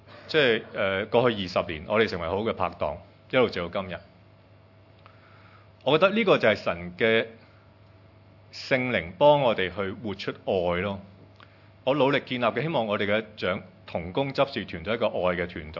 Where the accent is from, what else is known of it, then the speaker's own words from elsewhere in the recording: Hong Kong; 我们香港人一定要明白的，我们个个都经历过